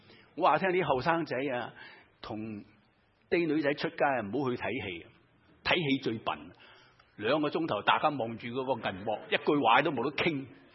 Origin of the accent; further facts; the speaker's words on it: United States; 这个广告短歌就想唤醒我们美国人那种爱国的心态